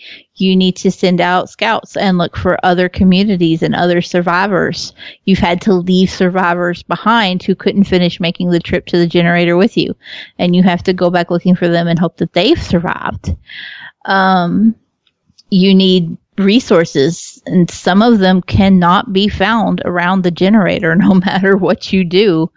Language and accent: English; Kentucky, United States; I'm from Kentucky. We get to -4. I'm fine with that.